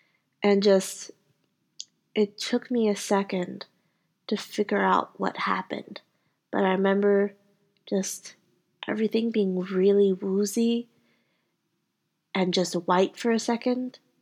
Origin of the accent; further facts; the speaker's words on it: New Orleans, Louisiana, United States; But the city itself, I'm not a really big fan of. I miss, like, my hometown, New Orleans.